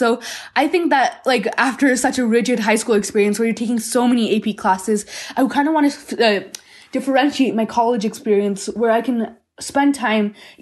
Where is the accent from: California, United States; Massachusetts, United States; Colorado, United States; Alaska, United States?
Colorado, United States; born there; my parents immigrated from the United States, and that's when I was born in Colorado. Me and my brother were born here.